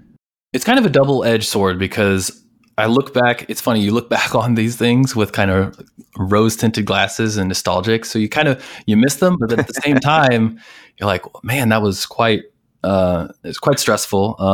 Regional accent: Missouri, United States; And maybe we like to think that we're originally from Missouri, so we have those Midwestern sort of values where we're pretty easygoing and we don't get very flustered.

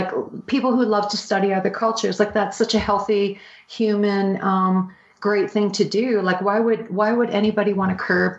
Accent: Canada; as a Canadian, I've benefited from enjoying throughout my entire life.

